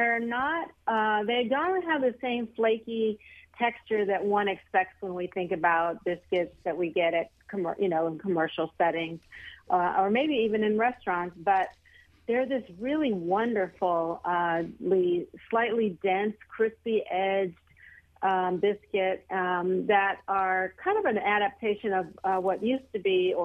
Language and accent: English; Los Angeles, California, United States; now in Texas; I am from Los Angeles